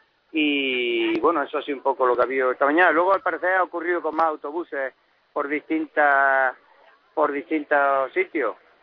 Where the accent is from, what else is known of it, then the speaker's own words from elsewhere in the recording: Granada, Andalusia, Spain; No, yo soy de Granada. Pertenezco al grupo de Granada